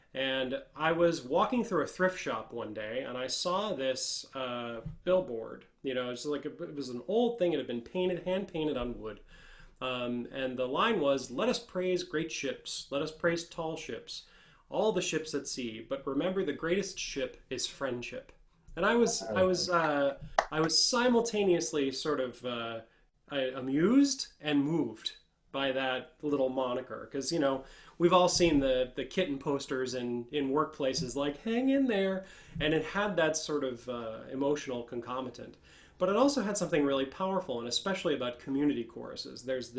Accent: New York, United States; now in Nashville, United States; I'm a New Yorker transplanted to Nashville, a choral musician.

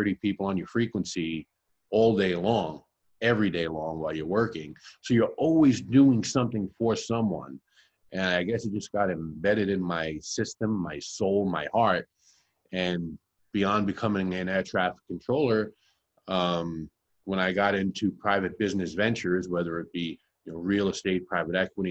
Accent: Brooklyn, New York, United States; back to the origin of where I began in life, growing up in Bensonhurst, Brooklyn, humble beginnings and welfare.

